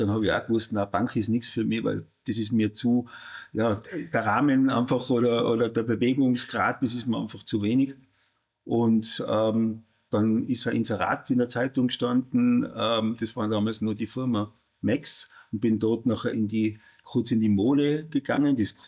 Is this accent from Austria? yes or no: yes; Innsbruck, Tyrol, Austria; ich komme aus Innsbruck, aus der Bergwelt, wie man so schön sagt